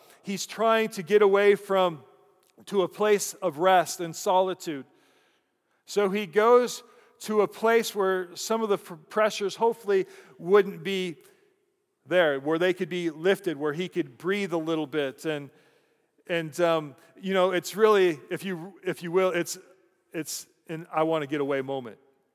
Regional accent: Fort Collins, Colorado, United States; And growing up, I grew up in Fort Collins, Colorado.

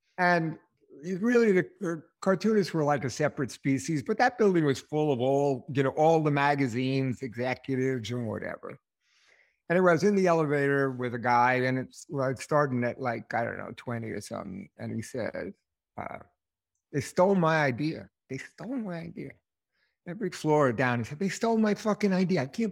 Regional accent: New York, United States; If I go to the Midwest, I'm automatically rude because I'm from New York.

